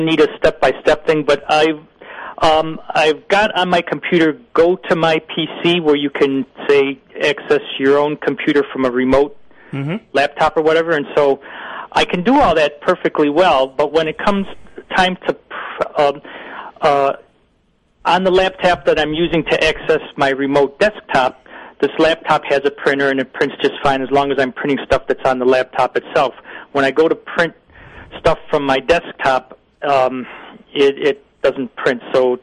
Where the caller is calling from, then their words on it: Rochester, New York, United States; The city of Rochester.